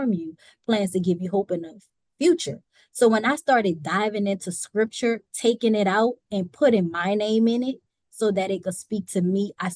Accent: New Orleans, Louisiana, United States; Growing up in New Orleans when I was younger, I always felt like white people and black people were separate.

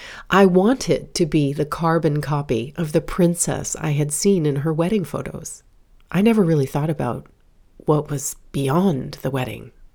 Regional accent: Florida, United States; not assume that, of course, we would be married in my hometown in Florida, according to tradition.

